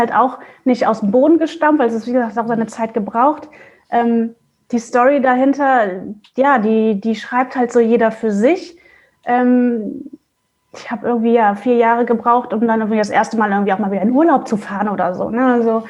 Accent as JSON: {"language": "German", "town": "Mönchengladbach", "region": "North Rhine-Westphalia", "country": "Germany", "moved": "yes", "lives_now": "Hamburg, Germany", "said": "ich bin halt aus NRW, also aus Mönchengladbach, hier nach Hamburg gezogen und kannte halt hier auch keinen Schwein sozusagen."}